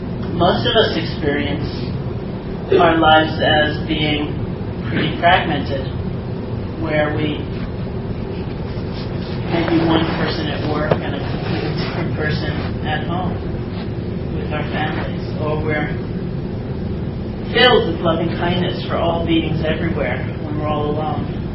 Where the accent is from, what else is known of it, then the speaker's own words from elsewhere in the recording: New York City, New York, United States; I grew up in New York City, you know